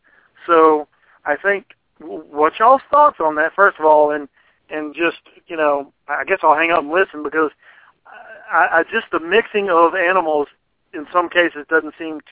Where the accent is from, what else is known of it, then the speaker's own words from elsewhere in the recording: Mississippi, United States; now in Texarkana, United States; I'm originally from Mississippi, so I know I'm going to say something familiar.